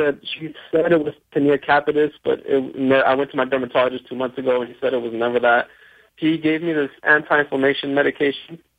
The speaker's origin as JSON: {"language": "English", "town": "Phoenix", "region": "Arizona", "country": "United States", "said": "I'm 16 years old. I'm from Phoenix, Arizona."}